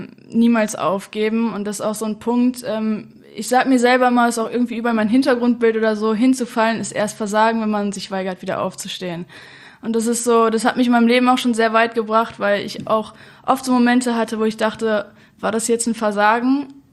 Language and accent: German; Düsseldorf, North Rhine-Westphalia, Germany; born there; now in Münster, Germany; Ich bin 22 Jahre, komme gebürtig aus Düsseldorf und studiere in Münster Ökotrophologie.